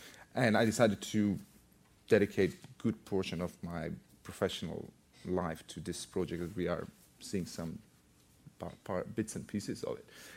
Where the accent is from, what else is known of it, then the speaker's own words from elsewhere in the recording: Sarajevo, Federation of Bosnia and Herzegovina, Bosnia & Herzegovina; I grew up in Sarajevo, and I was born during the glorious communist times, but I was sort of, as a personality, I was developing during the hardship of the siege of Sarajevo